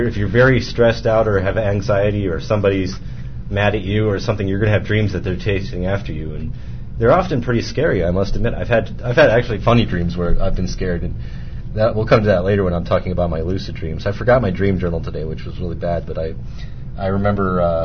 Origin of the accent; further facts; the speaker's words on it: Wyoming, United States; my home state of Wyoming. I wonder if it was my town.